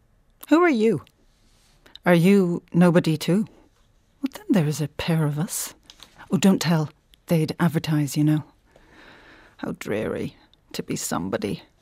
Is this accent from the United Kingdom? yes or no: no; Leinster, Ireland; born there; I was born in the Rotunda.